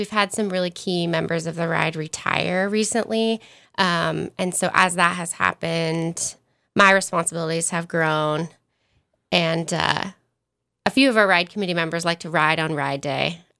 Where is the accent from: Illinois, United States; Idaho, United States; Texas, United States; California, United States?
Idaho, United States; Sandpoint; Sure. Well, I'm from Sandpoint, Sandpoint High School. Class of 2010